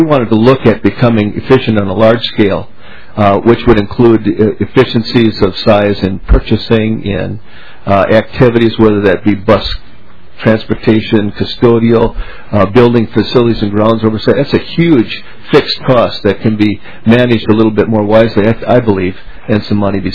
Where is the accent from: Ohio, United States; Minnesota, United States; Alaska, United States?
Minnesota, United States; I grew up just outside of Lake Minnetonka.